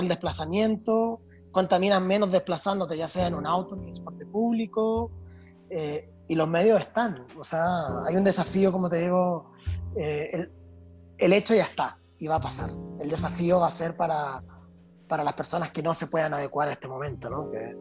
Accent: Chile; now in Europe; yo soy chileno, yo te lo había comentado a ti, y bueno, estoy viviendo en Europa

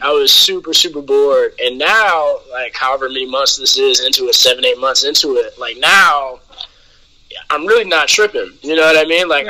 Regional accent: Cleveland Heights, Ohio, United States; I grew up in Cleveland Heights.

